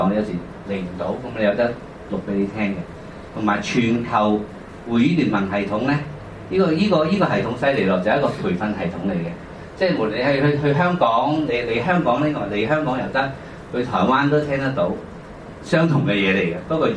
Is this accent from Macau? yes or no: no; Philippines; now in Hong Kong; 80年代之前呢我不是在香港的，我在菲律賓長大，在菲律賓讀中學讀大學的，所以80年代回來，